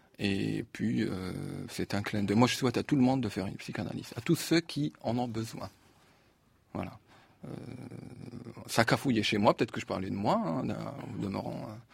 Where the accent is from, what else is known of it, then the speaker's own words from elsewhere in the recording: Algeria; French is a second language; Tu vois, que je suis un Algérien.